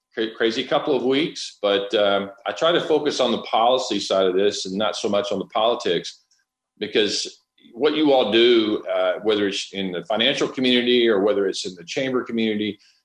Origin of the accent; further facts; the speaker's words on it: the Ozarks, United States; And I always jokingly say in small town America, like I grew up over in the Ozark Mountains, you know everybody whether you want to or not.